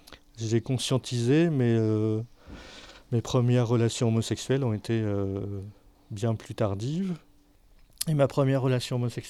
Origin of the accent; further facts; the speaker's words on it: Maubeuge, Hauts-de-France, France; moved away as an adult; je suis né à Maubeuge, je suis resté dans le Nord jusqu'à l'âge de 19 ans.